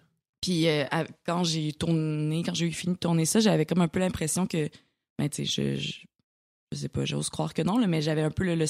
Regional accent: Trois-Rivières, Quebec, Canada; now in Montreal, Canada; Puis moi, je viens de Trois-Rivières.

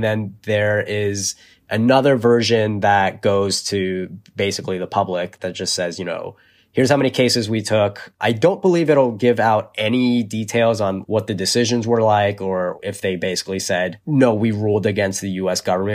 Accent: United States; Even as an American, it's hard for me to figure that out.

